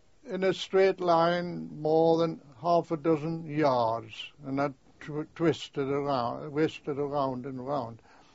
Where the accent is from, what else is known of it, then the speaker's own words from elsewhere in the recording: North East England, United Kingdom; And if you happen to meet another Northumberland, well, of course, that was your home.